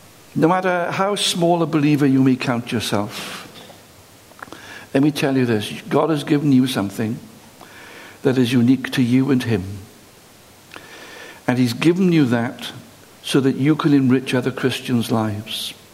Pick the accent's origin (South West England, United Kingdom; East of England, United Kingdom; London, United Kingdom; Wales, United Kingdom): Wales, United Kingdom; Well, I'm Welsh and very proud of it.